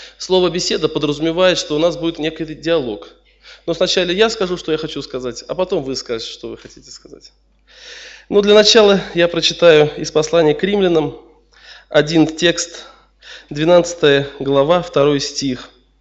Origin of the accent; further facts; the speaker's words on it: Yeysk, Krasnodar Krai, Russia; Я из Краснодарского края, город Ейск.